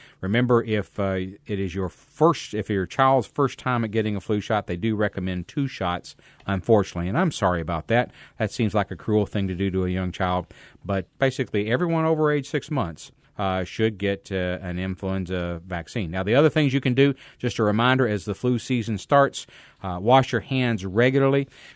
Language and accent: English; Kentucky, United States; I'm from Kentucky, please forgive me.